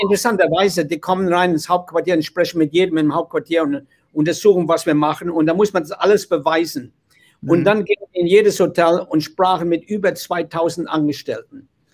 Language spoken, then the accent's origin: German; Winningen, Rhineland-Palatinate, Germany; moved away; Ich bin damals aus meinem Heimatdorf Winningen in der Mosel weggegangen.